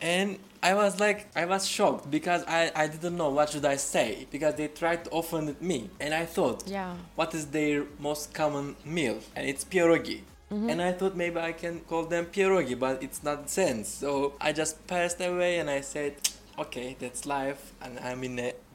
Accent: Turkey; English is a second language; and you said are you Spanish, and I said no, I'm from Turkey

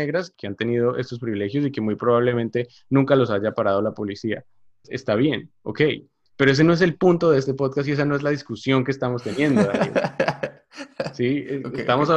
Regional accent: Colombia; nosotros somos colombianos y de que hay muchísimos problemas en Colombia que nosotros no estamos hablando

